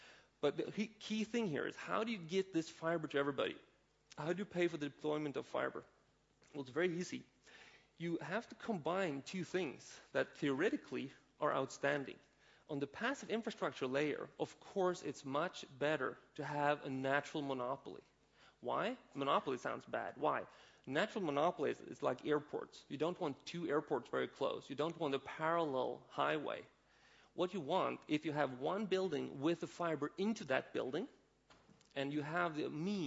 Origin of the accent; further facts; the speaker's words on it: Lund, Skåne, Sweden; This is just from my hometown in Lund.